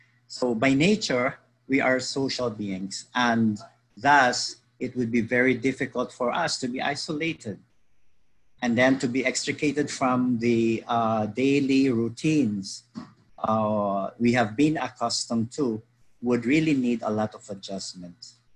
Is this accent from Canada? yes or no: no; Philippines; English is a second language; now in Guyana; I'm from the Philippines, by the way. I am not a Guyanese, but soon I think I will be a Guyanese.